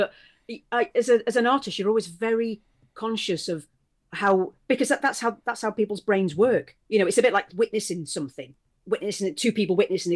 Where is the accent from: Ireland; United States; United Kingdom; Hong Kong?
United Kingdom; Wales; it's also very much a Welsh thing. I can say that because I am Welsh